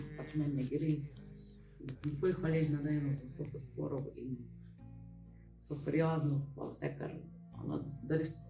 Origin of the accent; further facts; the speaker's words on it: Celje, Savinja, Slovenia; iz Celja.